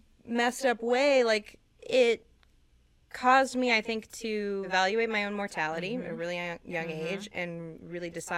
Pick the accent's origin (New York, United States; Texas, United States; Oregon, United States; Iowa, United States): Texas, United States; Austin; So I grew up in Austin. So it's kind of like.